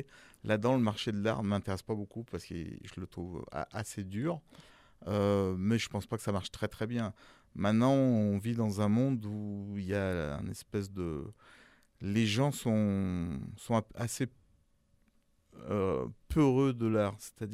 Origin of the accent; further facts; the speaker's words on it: Lyon, Auvergne-Rhône-Alpes, France; je parle souvent de Lyon parce que je suis lyonnais